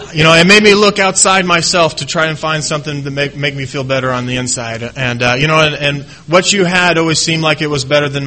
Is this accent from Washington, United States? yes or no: yes; Tacoma, Washington, United States; also born or lived in Seattle; As a kid, I grew up in Tacoma and Seattle area, and always felt really uncomfortable.